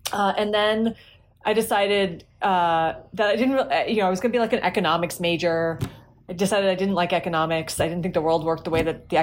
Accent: Oak Park, Illinois, United States; I grew up just outside Chicago in Oak Park, Illinois

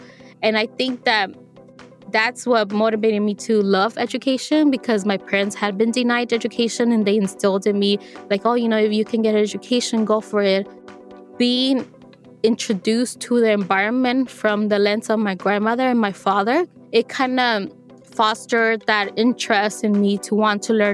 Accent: Oaxaca, Mexico; also born or lived in El Salvador; I'm from the Maya Chorti and Zapotec nations of El Salvador and Oaxaca, Mexico. I'm an Indigenous environmental scientist.

